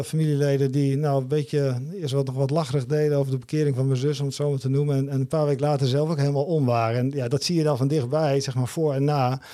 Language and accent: Dutch; Dalfsen, Overijssel, Netherlands; also born or lived in Zutphen; En op 7e ben ik verhuisd naar Dalfsen. En heb ik eigenlijk gewoond tot mijn 18e. Totdat ik naar Groningen ging voor de studie. En dus ik ben eigenlijk getogen eigenlijk meer in Dalfsen.